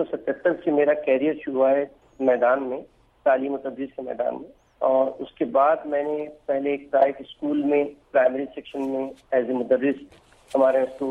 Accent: Malkapur, Maharashtra, India; میں اسی کا رہنے والا ہوں، اس کا نام ہے ملکہ پور،

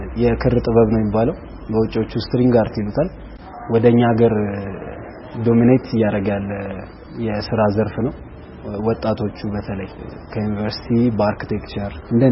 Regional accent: Addis Ababa, Ethiopia; ወልጄ ያደኩት አዲስ አበባ ነው። ከኬጂ እስከ 10ኛ ክፍል ሰላም የህፃናት ማሳደጊያ መንደር ብዙዎች ያውቁታል። ታዋቂ ትምህርት ቤት ነው። እዛ ነው እስከ 10 የነበረኝን ትምህርት የጨረስኩት።

